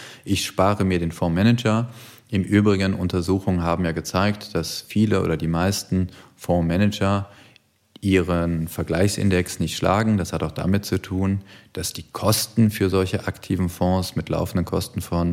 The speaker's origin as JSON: {"language": "German", "town": "Boston", "region": "Massachusetts", "country": "United States", "tie": "born or raised there", "said": "der kam dann wiederum aus meiner alten Heimat, nämlich aus Boston."}